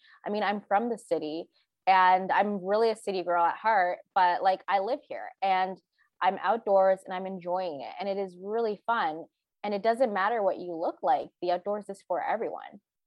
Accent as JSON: {"language": "English", "town": "Toronto", "region": "Ontario", "country": "Canada", "tie": "born or raised there", "said": "when I grew up in Toronto"}